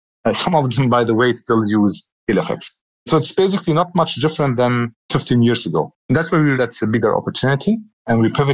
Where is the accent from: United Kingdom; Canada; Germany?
Germany; now in United Arab Emirates; I was born and raised in Germany to Syrian parents, but I've been here in the region for the past 9 years building tech startups.